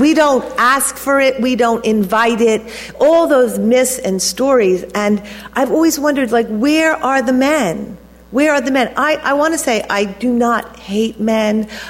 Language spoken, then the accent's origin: English; United States; I come from America, I'm white, I'm upper middle class.